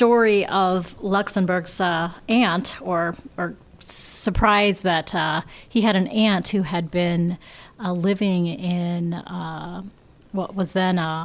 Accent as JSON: {"language": "English", "town": "Detroit", "region": "Michigan", "country": "United States", "tie": "born or raised there", "said": "And I remember this because I grew up in the Detroit area"}